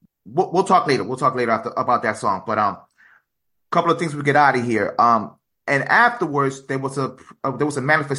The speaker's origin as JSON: {"language": "English", "country": "United States", "tie": "born there", "said": "And it's crazy because I wasn't even born in Cuba. I was born in the States"}